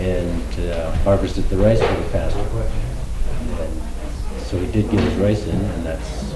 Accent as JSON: {"language": "English", "region": "New Jersey", "country": "United States", "said": "I'm from New Jersey."}